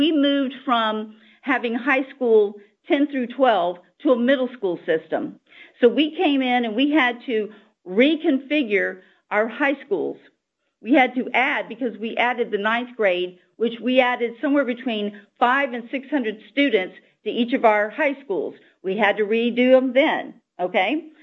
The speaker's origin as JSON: {"language": "English", "region": "Florida", "country": "United States", "tie": "born or raised there", "said": "I'm very proud to say that I grew up in Okaloosa County"}